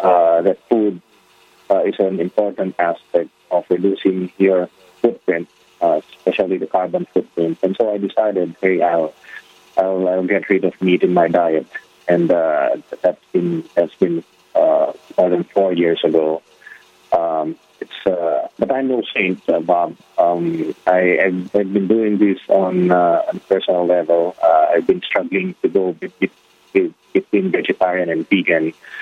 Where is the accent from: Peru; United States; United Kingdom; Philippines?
Philippines; since I'm from the Philippines, we like warm food.